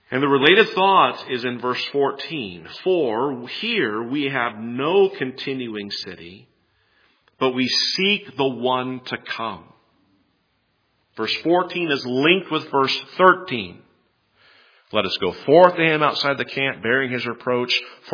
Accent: Seattle, Washington, United States; I'm from Seattle, it's going on there.

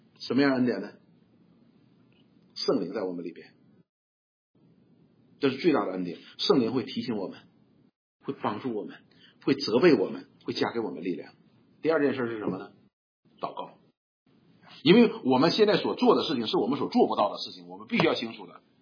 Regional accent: Northeast China, China; accent: Northeastern Mandarin; 如果用我们东北话翻译，应该你们应该听他的

